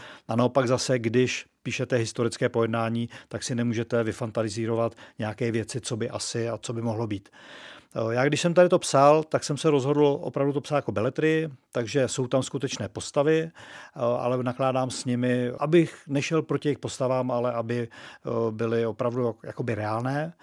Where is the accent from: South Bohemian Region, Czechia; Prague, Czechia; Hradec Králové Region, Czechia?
South Bohemian Region, Czechia; České Budějovice; protože jsem z Českých Budějovic